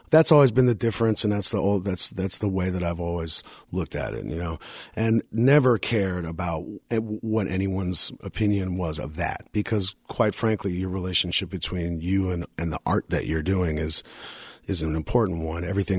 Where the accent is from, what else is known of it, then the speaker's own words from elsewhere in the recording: New York City, New York, United States; And it just made sense to me as a New Yorker. It was just something I didn't question. This was what was happening now. This was my city.